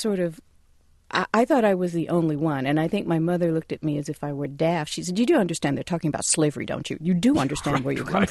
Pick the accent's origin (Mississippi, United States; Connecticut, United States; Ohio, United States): Connecticut, United States; New Haven; Well, I grew up in Connecticut in a little town called New Haven.